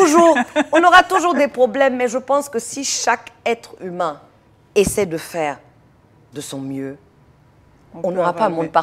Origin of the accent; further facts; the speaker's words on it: United States; moi, je suis américaine, je suis tête brûlée